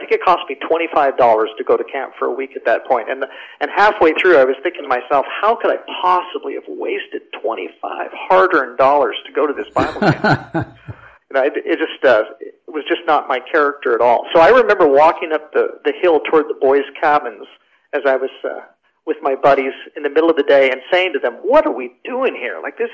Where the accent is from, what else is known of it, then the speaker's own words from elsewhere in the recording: Oregon, United States; now in Canada; Well, I grew up in Oregon, although I've been in Canada since 1986 for the most part. I'm from the United States and grew up in Oregon.